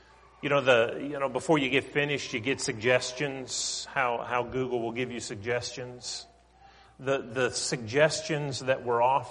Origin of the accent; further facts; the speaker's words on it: Pennsylvania, United States; I grew up in the North and you know, living 25 miles from Pittsburgh.